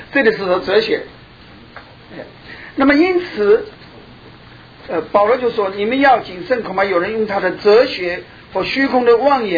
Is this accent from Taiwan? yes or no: no; China; 我们从大陆来的人就很清楚，因为我们受过这个无神论的教育